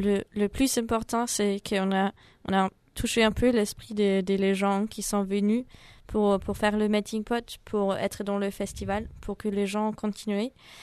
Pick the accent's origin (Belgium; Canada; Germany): Germany; French is a second language; now in France; Moi, je viens d'Allemagne et maintenant j'habite en France.